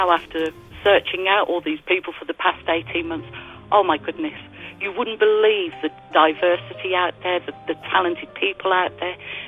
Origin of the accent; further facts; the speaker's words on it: England, United Kingdom; But I went back to England for a visit. I'm obviously from England.